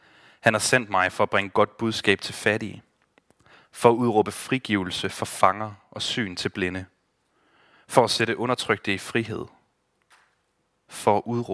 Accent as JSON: {"language": "Danish", "town": "Aulum", "region": "Central Denmark Region", "country": "Denmark", "tie": "born or raised there", "said": "jeg er vokset op i Aulum, op mellem Herning og Holstebro. Og dengang, stadig, men mere udbredt dengang, der var det sådan en rigtig landbrugs- og håndværkerby."}